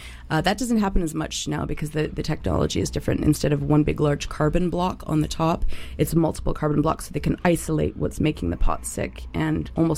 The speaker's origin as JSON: {"language": "English", "town": "Kitimat", "region": "British Columbia", "country": "Canada", "tie": "born or raised there", "said": "So I wasn't born, but I moved there with my parents when I was about two or three. So it's my hometown. It's where I grew up. It's where I graduated high school."}